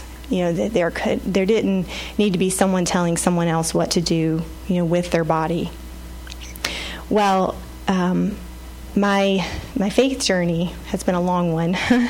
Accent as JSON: {"language": "English", "region": "South Carolina", "country": "United States", "accent": "South Carolina", "lives_now": "Massachusetts, United States", "said": "And when we moved up to Massachusetts, you probably caught some of my South Carolina accent while I've been talking."}